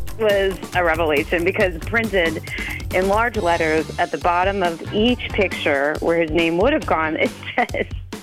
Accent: Madison, United States; Okay. Well … I'm from Madison.

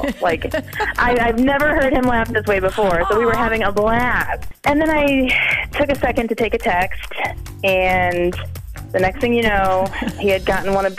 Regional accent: Sun Prairie, Wisconsin, United States; I'm from Sun Prairie, and I made a mess of my son's hair.

